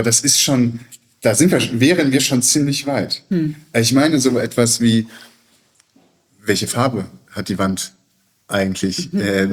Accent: Cologne, North Rhine-Westphalia, Germany; born there; sagen wir mal in meiner Geburtsstadt Köln

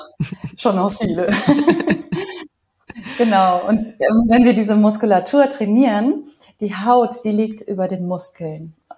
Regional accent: Cologne, North Rhine-Westphalia, Germany; ich komme aber aus Köln.

